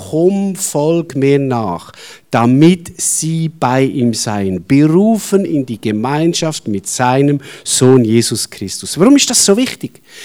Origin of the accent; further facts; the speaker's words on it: Aargau, Switzerland; Ich bin zwar am Hallweiler See aufgewachsen, wir sind dort fischen